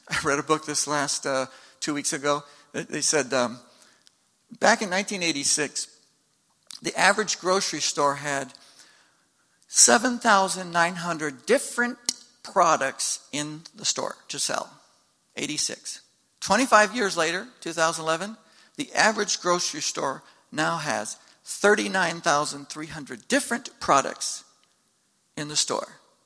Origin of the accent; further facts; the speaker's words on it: United States; And I thought, well, I'm the American. I'll show him how to play basketball because I'm one of the best at my school.